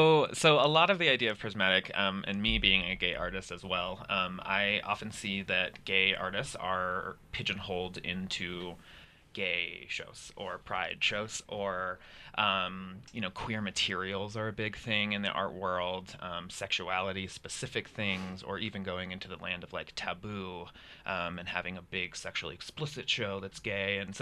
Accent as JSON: {"language": "English", "region": "Montana", "country": "United States", "tie": "born or raised there", "said": "I grew up in Montana, so nature is a big thing."}